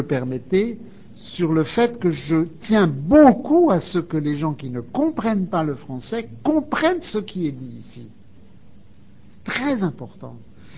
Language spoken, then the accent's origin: French; France; Enfin, je suis français.